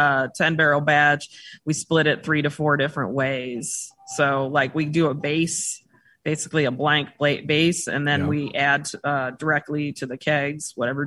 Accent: Chicago, Illinois, United States; Well, we're originally from Chicago, so we're Transplants.

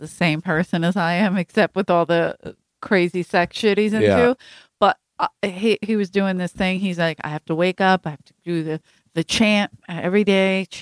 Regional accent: Ireland; We're Irish. That's how we look at the world.

